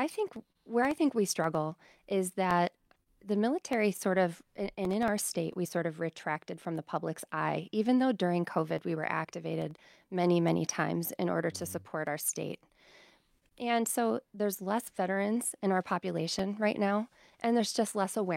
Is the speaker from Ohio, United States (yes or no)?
no; Darlington, Wisconsin, United States; Well, I do have to correct you. I'm not from Schulzburg.